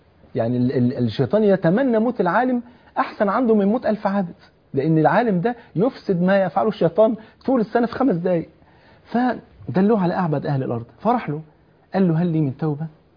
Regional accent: Egypt; بلغتنا كمصريين

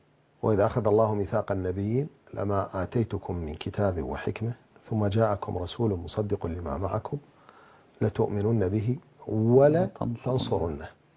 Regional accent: Iraq; أنا كإنسان عراقي

